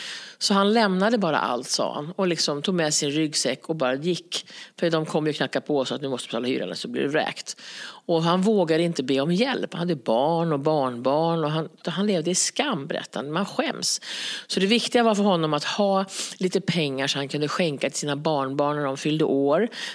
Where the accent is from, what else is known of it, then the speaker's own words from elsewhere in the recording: Gävleborg County, Sweden; Men jag är ju från Hälsingland